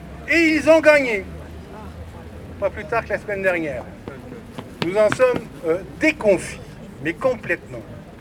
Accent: Quebec, Canada; d'euros, excusez-moi, je suis québécois, des fois, ça m'échappe

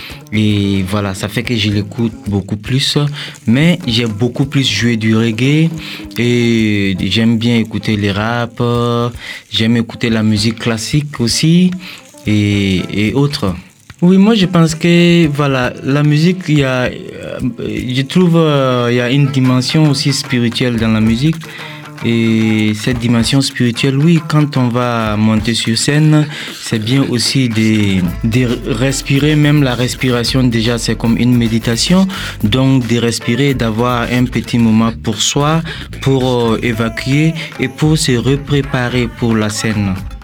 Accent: Burkina Faso; Donc voilà, je suis burkinabé. Je viens du Burkina Faso

